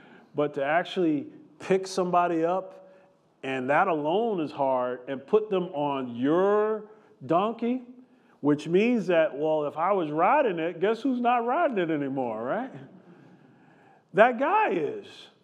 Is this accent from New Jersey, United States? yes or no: yes; New Jersey, United States; I grew up in New Jersey, many of you know, and about a year or so ago, I went back home, and I walked around the neighborhood.